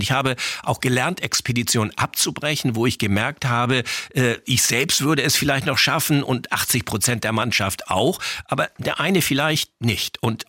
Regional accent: Schleswig-Holstein, Germany; Das hat unmittelbare Auswirkungen beispielsweise auf Schleswig-Holstein, wo ich herkomme, auf andere europäische Nationen.

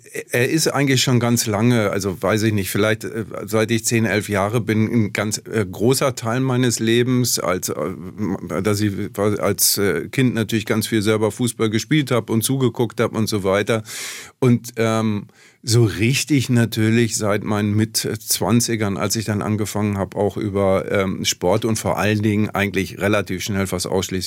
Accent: Herne, North Rhine-Westphalia, Germany; ich hänge auch immer noch an Westfalia Herne, das ist also der kleine Club meiner Heimatstadt

